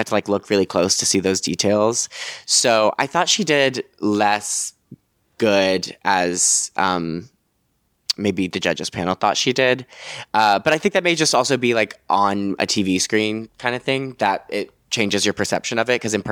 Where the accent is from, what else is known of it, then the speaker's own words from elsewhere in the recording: New York, United States; I've lived in New York my whole life. I'm a New Yorker.